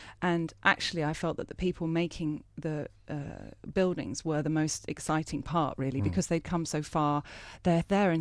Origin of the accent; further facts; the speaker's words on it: United Kingdom; I'm a British artist.